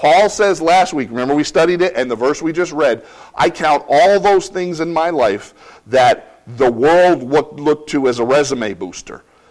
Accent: New Jersey, United States; accent: Jersey; And he uses it over, and there's my Jersey accent.

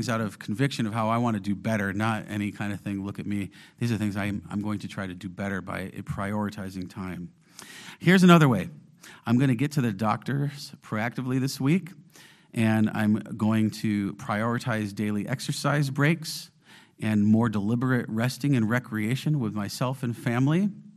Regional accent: New York, United States; I grew up ice skating in Western New York.

